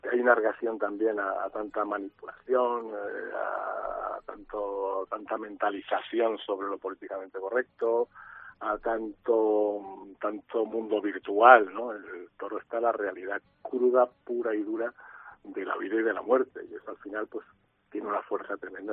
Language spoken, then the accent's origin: Spanish; Madrid, Community of Madrid, Spain; yo soy madrileño y lo llevo muy a gala